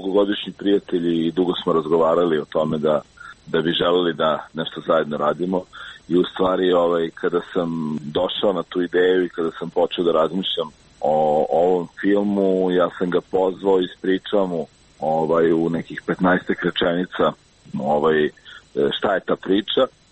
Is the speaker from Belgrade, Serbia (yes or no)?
yes; Belgrade, Serbia; jer ja sam rođen u Beogradu i odrastao u Beogradu. Tražeći lokacije za film, otkrivao sam nekako svoju sopstvenu zemlju